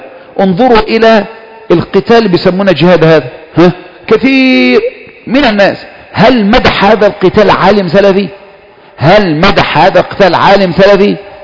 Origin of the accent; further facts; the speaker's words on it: Egypt; عندنا في مصر